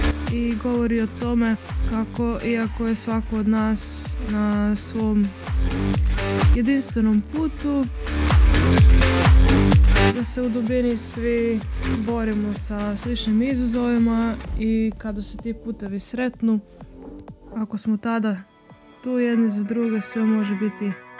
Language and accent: Croatian; Rijeka, Primorje-Gorski Kotar County, Croatia; dolazimo uglavnom iz Zagreba, ja sam iz Rijeke.